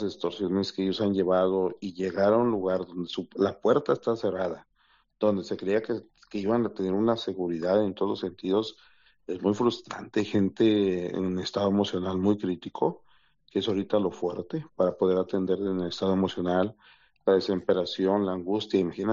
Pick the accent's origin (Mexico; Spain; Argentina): Mexico; para los mismos mexicanos que somos vecinos de Estados Unidos